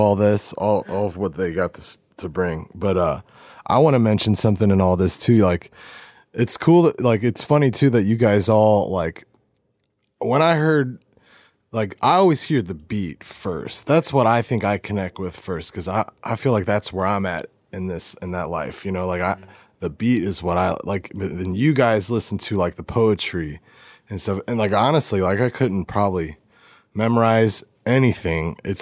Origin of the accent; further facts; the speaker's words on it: Belleville, Illinois, United States; now in St. Louis, United States; I grew up in Belleville, and I was like, man, I'm getting out of Belleville, but and I moved to St. Louis, you know, and I really love St. Louis.